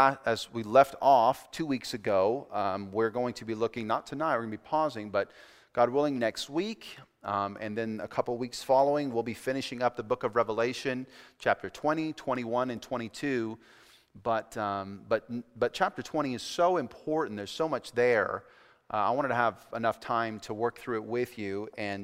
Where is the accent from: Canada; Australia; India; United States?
United States; California; I grew up in California, and I remember in the late 80s when there was the Loma Prieta earthquake that dropped the Bay Bridge and did some significant work.